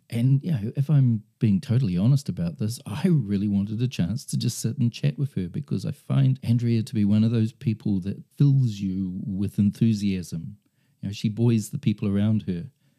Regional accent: New Zealand; I grew up in New Zealand in the 70s and the 80s. That was my schooling years.

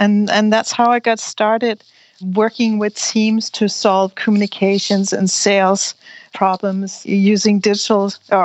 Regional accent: Denmark; and I am from Denmark.

